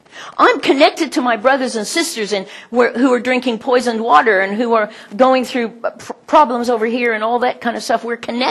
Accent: Midwest, United States; moved away as an adult; now in Canberra, Australia; that's the year I moved to Canberra, 40 tornadoes swept through the Midwest. Now, I grew up in the Midwest, so Oklahoma was a land of tornadoes.

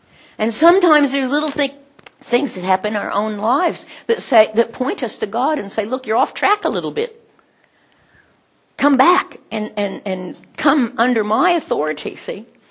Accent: Midwest, United States; moved away as an adult; now in Canberra, Australia; that's the year I moved to Canberra, 40 tornadoes swept through the Midwest. Now, I grew up in the Midwest, so Oklahoma was a land of tornadoes.

